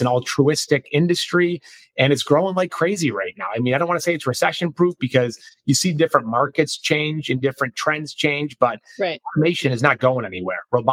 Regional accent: Rochester, New York, United States; now in Charlotte, United States; Born and raised in Rochester, New York, and found my way to greener pastures and sunny weather down in the Carolinas. So relocated down to Charlotte, North Carolina about 2 years ago.

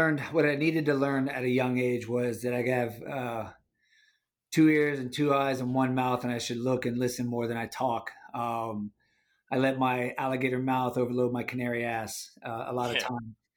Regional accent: Miami, Florida, United States; I'm from Miami. So left out of Miami, did my 10 years, came back to Miami

